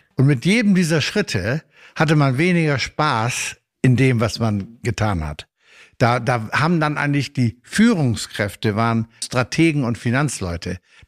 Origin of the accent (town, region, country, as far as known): Bremen, Germany; born or raised there; also born or lived in Sylt